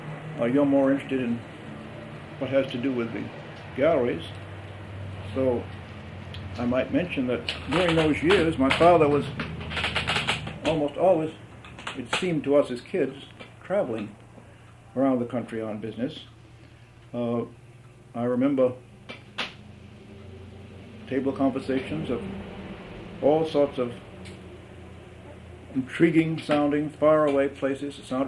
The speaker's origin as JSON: {"language": "English", "town": "Brookline", "region": "Massachusetts", "country": "United States", "tie": "born or raised there", "said": "I was born in Brookline, yes, so I'm stick in the mud. Both my wife and I were born here. She in this house, so we haven't moved far, as my siblings have."}